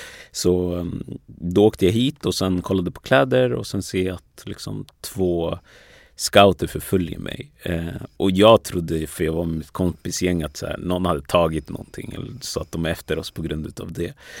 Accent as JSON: {"language": "Swedish", "town": "Västerås", "region": "Västmanland County", "country": "Sweden", "tie": "born or raised there", "said": "Faktiskt inte. Jag är uppvuxen i Västerås från början."}